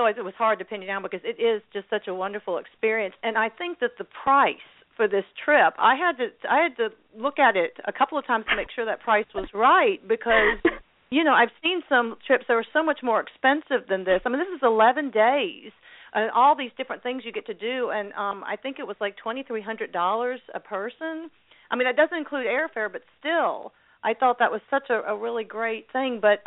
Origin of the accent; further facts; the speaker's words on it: United States; And being an American, I'm sometimes embarrassed by how we treat tourists in some parts of the U.S.